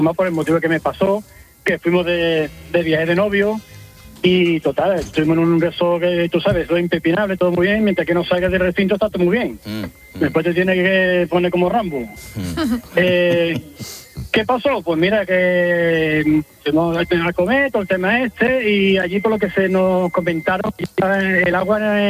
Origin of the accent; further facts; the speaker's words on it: Montequinto, Andalusia, Spain; lo leo que está Punta Cana y nosotros somos de Montequinto